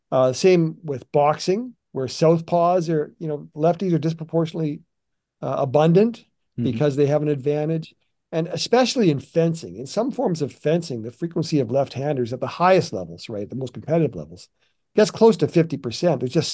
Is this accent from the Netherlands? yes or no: no; Western Canada, Canada; growing up in Western Canada, people do play cricket.